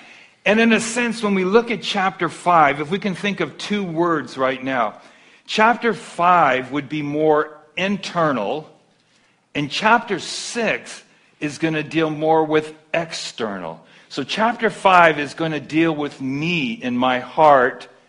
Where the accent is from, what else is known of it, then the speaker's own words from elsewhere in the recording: California, United States; But I grew up in Southern California. My baseball team was the L.A. Dodgers.